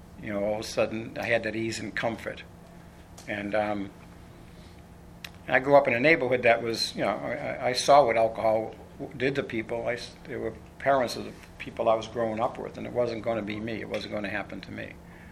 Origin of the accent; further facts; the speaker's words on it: Boston, Massachusetts, United States; growing up in Boston, I'm an Irish Catholic from Boston, so that'll tell you that I don't know if I need to say much more than that, because I had this God of my misunderstanding, growing up in the church in Boston.